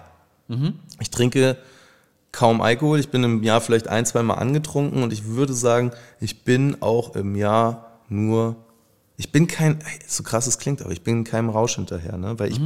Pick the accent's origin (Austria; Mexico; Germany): Mexico; Ey, ich bin so verkehrte Welt. Ich bin in Mexiko aufgewachsen.